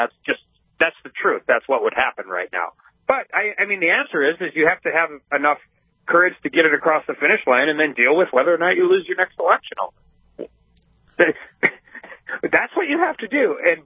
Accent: North Dakota, United States; You know, we're all from North Dakota. We understand where he's at.

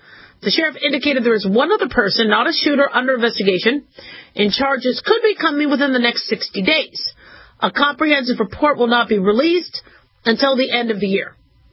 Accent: Las Vegas, Nevada, United States; this is in my hometown. I mean, you know, Vegas, this happened, you know, just miles from where I live.

